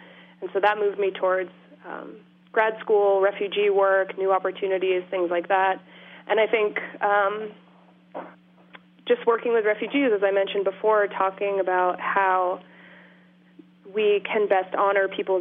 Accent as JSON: {"language": "English", "region": "Maine", "country": "United States", "tie": "born or raised there", "said": "I grew up in Maine, just outside of Portland, spent a lot of time flipping rocks over, looking for crabs."}